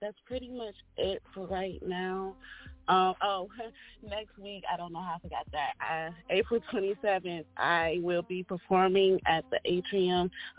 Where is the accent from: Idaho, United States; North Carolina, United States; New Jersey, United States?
New Jersey, United States; Newark; I'm from Newark, New Jersey. Actually, scratch that. I'm from the motherfucking Bricks.